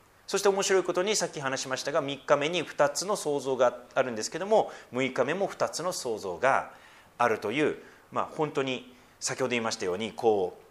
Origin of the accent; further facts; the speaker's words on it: Tohoku, Japan; 私特に東北出身なので寒いのでね